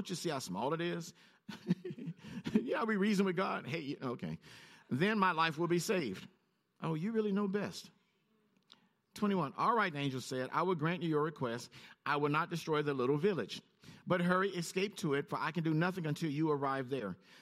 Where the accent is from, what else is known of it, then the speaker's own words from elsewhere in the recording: Compton, California, United States; I grew up in Compton. There were some values I picked up in Compton.